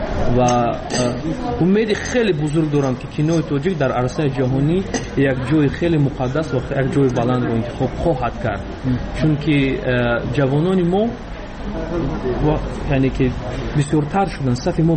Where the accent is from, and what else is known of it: Tajikistan; moved away